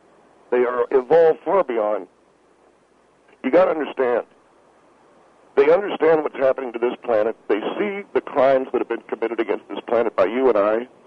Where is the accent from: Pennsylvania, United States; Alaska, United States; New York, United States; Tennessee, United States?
Tennessee, United States; I come from Tennessee. I come from Tennessee originally, if that's at all instructive.